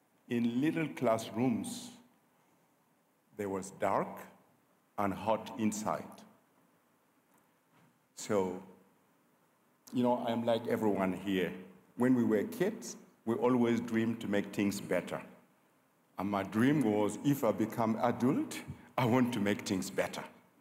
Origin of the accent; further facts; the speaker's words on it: Gando, Burkina Faso; I was born in Burkina Faso, in a little village called Gando. When I was a kid, we had no access to clean drinking water. We had no electricity. and no healthcare facilities and no school.